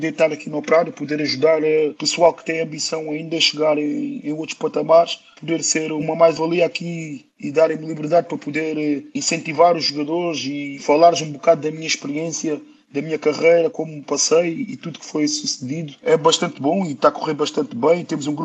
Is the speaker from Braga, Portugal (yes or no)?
no; Lisbon, Portugal; born there; Eu nasci em Lisboa, Lisboa foi uma terra que me acolheu bastante bem